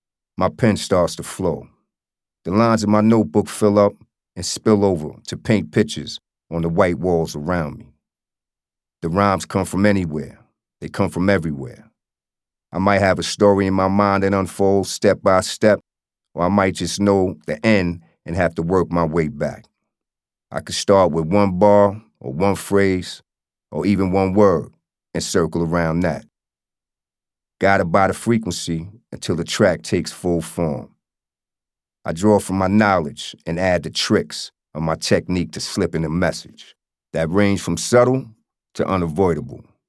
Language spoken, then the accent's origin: English; Wyandanch, New York, United States; born there; I was born in Wyandanche, New York, about an hour outside of New York City in Suffolk County, Long Island.